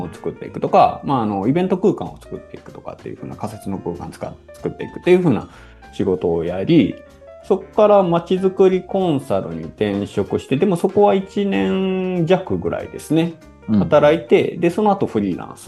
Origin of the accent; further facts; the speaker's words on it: Kobe, Hyogo, Japan; 地元が神戸なんですけれども、神戸で開催される総合芸術祭の、事務局に入って、